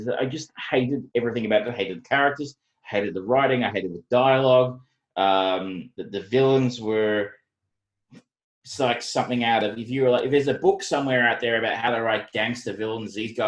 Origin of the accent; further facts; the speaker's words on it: Geelong, Victoria, Australia; I grew up in Geelong, where the word fuck is punctuation.